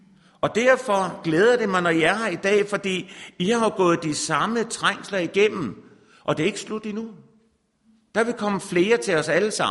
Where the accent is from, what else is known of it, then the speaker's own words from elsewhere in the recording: Norway; Altså, men, og jeg er fra Norge selvfølgelig